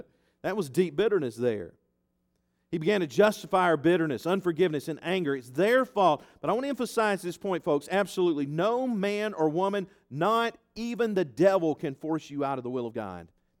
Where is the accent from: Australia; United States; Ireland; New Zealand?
Ireland; I'm Irish. I have red hair, just like my mama.